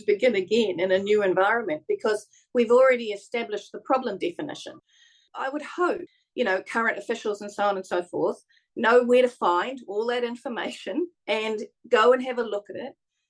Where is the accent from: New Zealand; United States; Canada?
New Zealand; Can I just talk as a New Zealander as opposed to a previous politician or whatever?